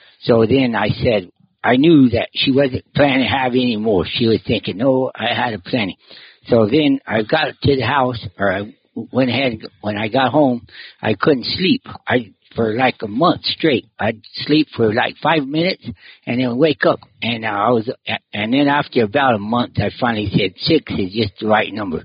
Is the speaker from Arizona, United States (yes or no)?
yes; Benson, Arizona, United States; born there; Yeah. I think I was born in Benson, I'm pretty sure. Some reason at Wilcox, they didn't have it. They weren't delivering babies or something.